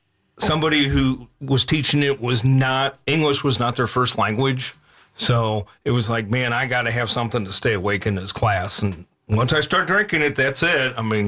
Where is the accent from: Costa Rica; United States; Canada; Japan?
United States; St. Louis, Missouri; Missouri, St. Louis.